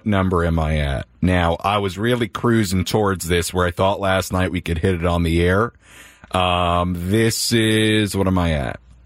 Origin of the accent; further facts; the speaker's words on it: New York City, New York, United States; And yes, I grew up in New York, but I mean, New York